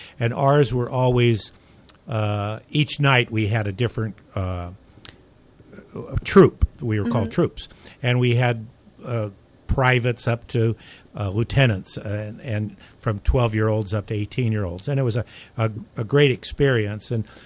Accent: California, United States; Now, I'm from California, and we had a riding group at all the stables in the San Fernando Valley

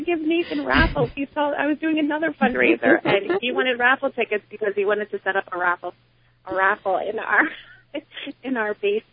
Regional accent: Cheltenham, Pennsylvania, United States; from Cheltenham, Pennsylvania

